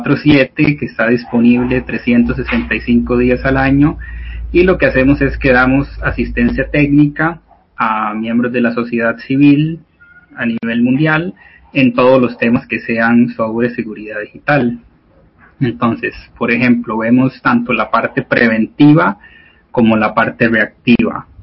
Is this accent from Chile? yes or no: no; Costa Rica; yo soy de Costa Rica